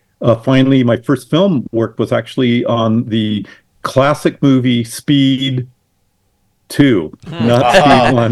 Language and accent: English; Oregon, United States; I grew up in Oregon, in a small town in Oregon, didn't have any idea what that really even meant